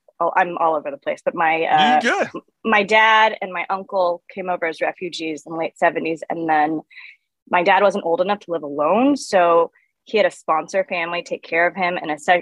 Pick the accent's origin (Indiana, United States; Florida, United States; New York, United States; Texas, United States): Texas, United States; Dallas; But, you know, I grew up in Dallas in a very, like, well-to-do, predominantly white neighborhood.